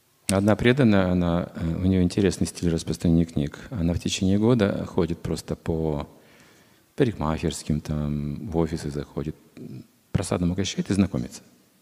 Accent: Belarus; Я из Беларуси.

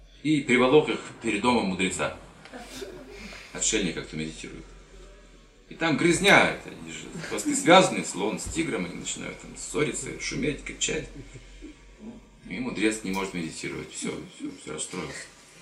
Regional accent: Kazakhstan; Давайте разберемся с собой, кто же я на самом деле, серьезным образом. Я казах.

